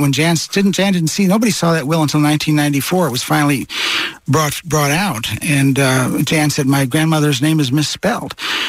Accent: Midwest, United States; when I was from kid from the Midwest.

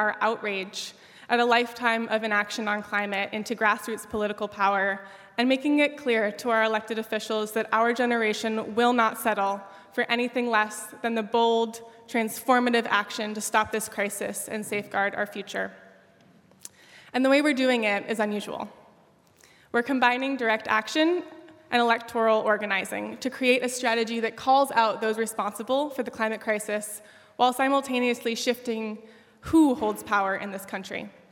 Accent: Oakland, California, United States; I grew up in Oakland, and I've lived here for most of my life.

